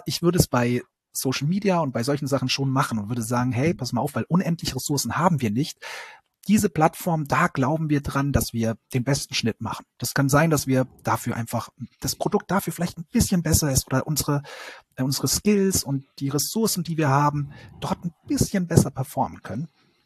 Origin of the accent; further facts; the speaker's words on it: Bavaria, Germany; ich komme ursprünglich aus Bayern